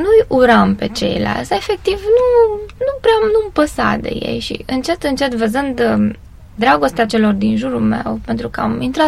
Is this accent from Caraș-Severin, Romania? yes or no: yes; Bocșa, Caraș-Severin, Romania; born there; also born or lived in Reșița; nu eram în Bocșa unde m-am născut, ci în Reșița.